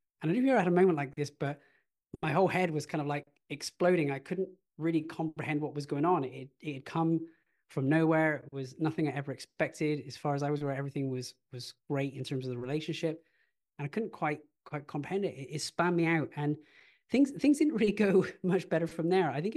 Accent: United Kingdom; moved away as an adult; now in Australia; I describe myself as being Brit-Australian. I grew up originally in the UK, and everything was going to plan in the UK.

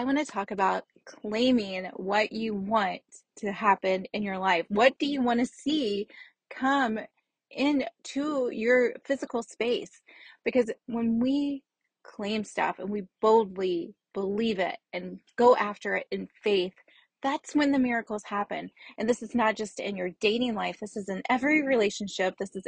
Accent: Louisville, Kentucky, United States; And my hometown it's a smaller city. It's Louisville, Kentucky, or Louisville for those who are not from there.

